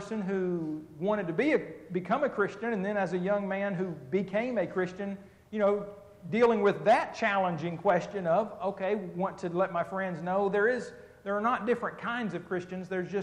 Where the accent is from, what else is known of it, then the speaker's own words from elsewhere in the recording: Muskogee, Oklahoma, United States; as a kid growing up in Muskogee, Oklahoma, back in the early 80s through the late 80s and early 90s before moving out and in 1994